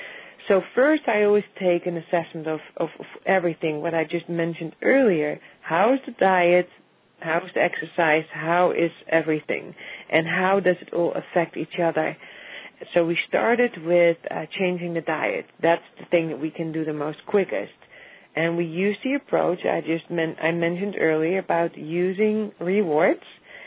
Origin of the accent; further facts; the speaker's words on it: Netherlands; English is a second language; I think I'm from Europe, I'm from Holland, and I think a lot of kids are also growing up without having always that much choice